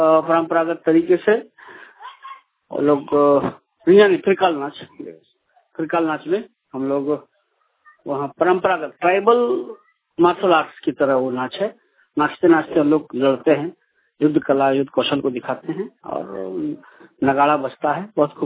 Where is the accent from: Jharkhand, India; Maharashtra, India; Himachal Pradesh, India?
Jharkhand, India; Jamshedpur; जमशेदपुर से हूँ